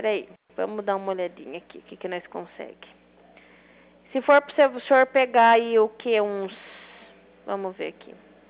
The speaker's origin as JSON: {"language": "Portuguese", "town": "Itapetininga", "region": "São Paulo", "country": "Brazil", "said": "Eu sou daqui de Itapetininga. Pra falar a verdade."}